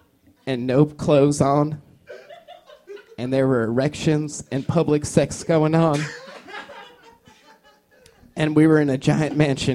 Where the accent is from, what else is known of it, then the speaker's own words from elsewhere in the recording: Loveland, Texas, United States; Listen, I know that you have all types of lifestyles up here in New York, but I'm from Loveland, Texas.